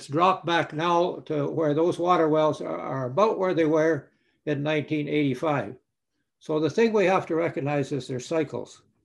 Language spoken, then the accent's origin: English; Milden, Saskatchewan, Canada; I was born and raised at Milden near Rosetown. So that's kind of the heart of the West Central country. And that's a country where you have nice clay soil that's worth a lot of money right now.